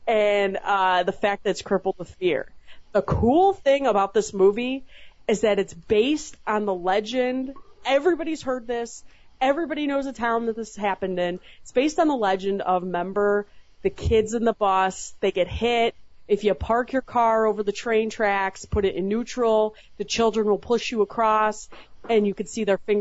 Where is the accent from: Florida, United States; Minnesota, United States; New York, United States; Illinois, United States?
Illinois, United States; Chicago; I'm like, I'm from Chicago, right? Everyone's been to rehab.